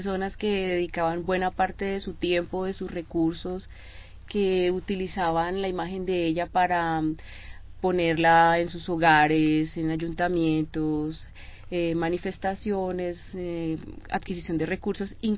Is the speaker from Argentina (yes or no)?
no; Colombia; la imagen que como colombianos tenemos